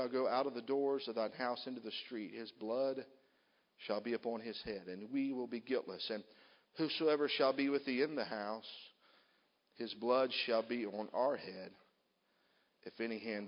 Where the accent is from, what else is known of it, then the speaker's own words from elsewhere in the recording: Ohio, United States; I, of course, I'm from Southern Ohio, and I'm not going to tell no coon dog stories tonight.